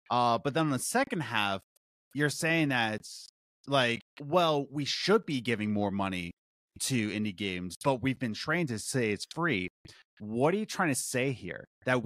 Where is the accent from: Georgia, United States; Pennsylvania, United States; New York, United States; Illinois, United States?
Pennsylvania, United States; Philadelphia; You just have to realize that I'm from Philly.